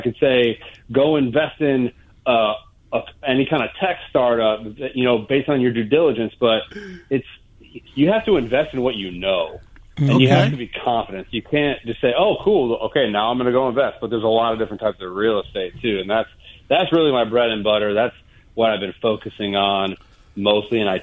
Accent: Illinois, United States; born there; now in Bay Area, United States; No, man. I was actually born right outside the city of Chicago. So all my family's up there, but I reside

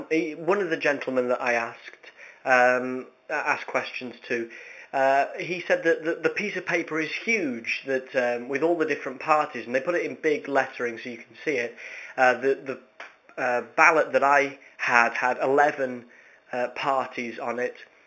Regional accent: United Kingdom; It seems really quite strange, but actually, as a British person, I feel quite empowered to do that.

